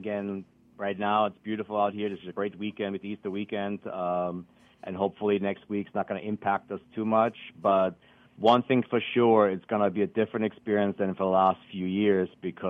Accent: Austria; accent: funny; now in Hawaii, United States; as you keep a funny accent, yes, I'm from Austria

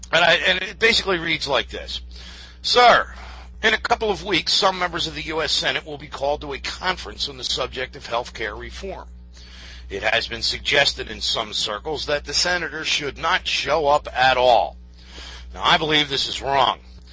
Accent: Philadelphia, Pennsylvania, United States; I'm originally from Philadelphia.

